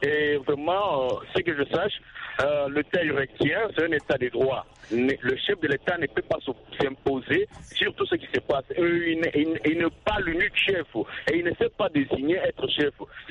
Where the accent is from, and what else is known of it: DR Congo